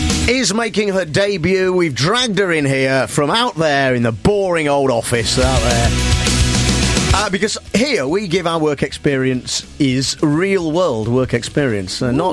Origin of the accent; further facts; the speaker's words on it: United Kingdom; We are British, damn it, and we like